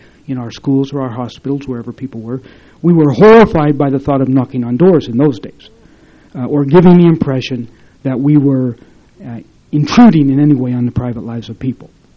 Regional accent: Utah, United States; what I've expressed as my own experience growing up in Utah as a Catholic view of evangelization.

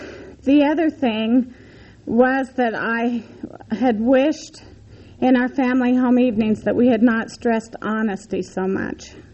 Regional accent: Logan, Utah, United States; We grew up in Logan. It was a wonderful town to grow up in upper middle class families.

